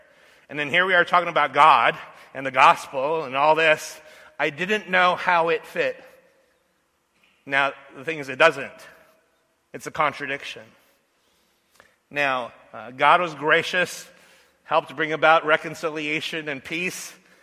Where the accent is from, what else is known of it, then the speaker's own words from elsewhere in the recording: Los Angeles, California, United States; born there; And so I was born in South Central L.A.